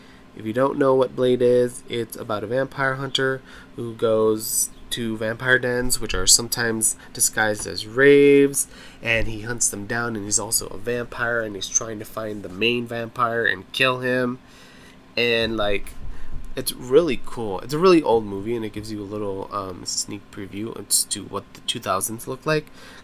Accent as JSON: {"language": "English", "town": "Phoenix", "region": "Arizona", "country": "United States", "tie": "born or raised there", "said": "Like, I came from Phoenix, Arizona. Like, the number one rule in the summer is you don't go outside wearing black"}